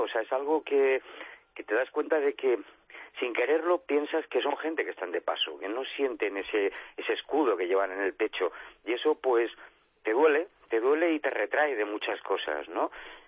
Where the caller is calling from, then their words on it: Barcelona, Catalonia, Spain; de Barcelona.